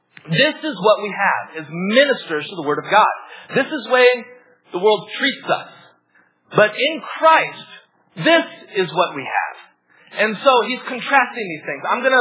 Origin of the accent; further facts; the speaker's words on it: United States; And being that I'm American and educated, they automatically elevated me to this status of big man.